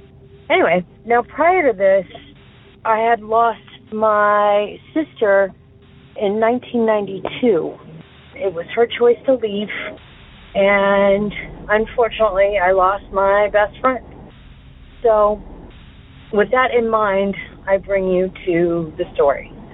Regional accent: Southwest, United States; now in Chicago, United States; and I'm from Chicago, but I am originally from the Southwest.

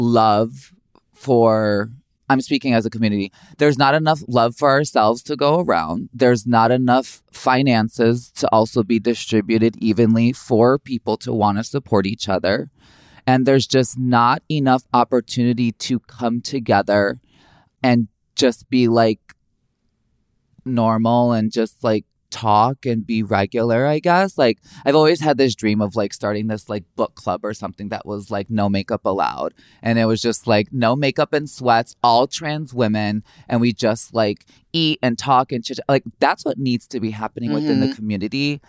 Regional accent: Chicago, Illinois, United States; Like, because I grew up mostly around Latino and Blacks. Growing up in Chicago, it's very urban. So I didn't have many white friends.

